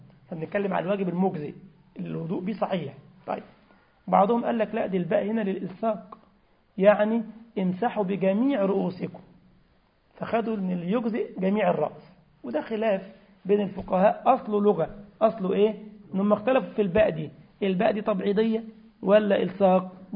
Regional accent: Egypt; ودي اللغة الدارجة عندنا في مصر

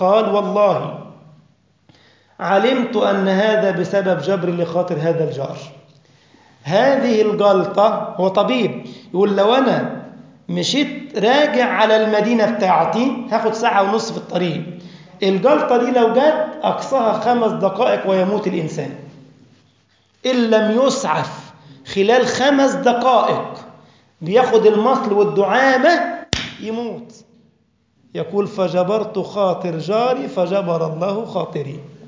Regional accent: Egypt; هو ساكن في مدينة اسمها مدينة 6 أكتوبر عندنا في مصر

